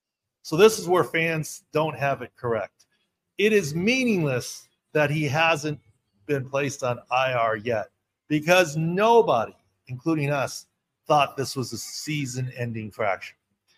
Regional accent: California, United States; I'm from Southern California.

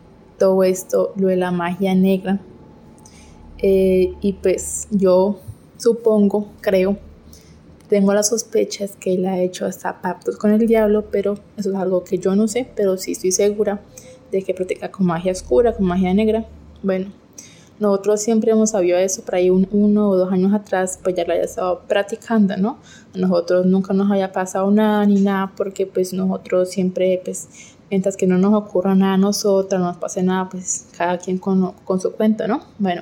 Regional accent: Colombia; soy de Colombia.

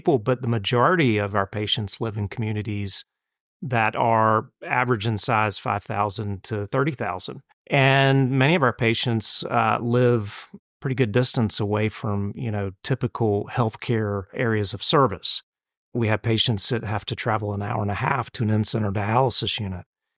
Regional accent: North Carolina, United States; So I grew up in Eastern North Carolina, a little town, about 11,000 people.

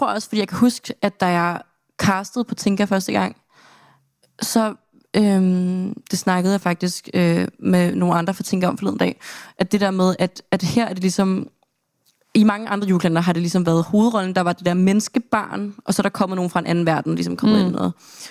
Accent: Bornholm, Capital Region of Denmark, Denmark; når jeg er derhjemme på Bornholm

